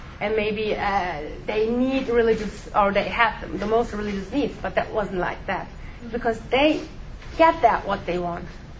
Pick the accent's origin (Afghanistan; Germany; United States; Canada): Germany; Bavaria; I'm from Bavaria.